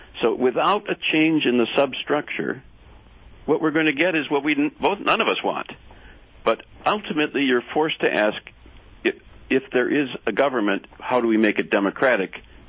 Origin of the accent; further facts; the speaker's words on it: Wisconsin, United States; Okay, well, I'm a Midwesterner myself. I'm from Wisconsin originally.